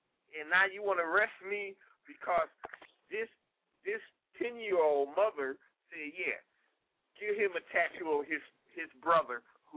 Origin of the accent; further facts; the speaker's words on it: Detroit, Michigan, United States; Come on now, I'm from the north. I'm from Michigan. I'm from Detroit.